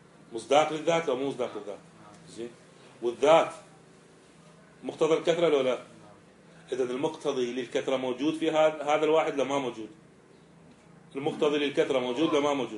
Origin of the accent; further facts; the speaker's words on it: Iraq; ما حصل عندنا بالعراق من منخفض جوي وبرودة وسقوط أمطار